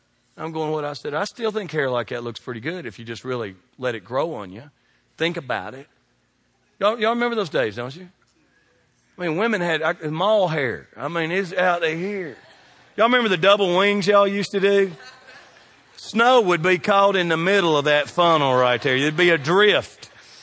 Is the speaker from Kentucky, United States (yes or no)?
yes; Kentucky, United States; That's one of the things we're known for in Kentucky. Wherever in the world you go from, you say, I'm from Kentucky, they'll know you for two things.